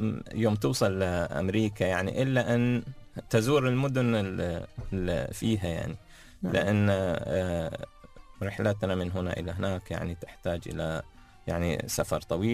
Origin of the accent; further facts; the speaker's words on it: United Arab Emirates; هنا عندنا في الإمارات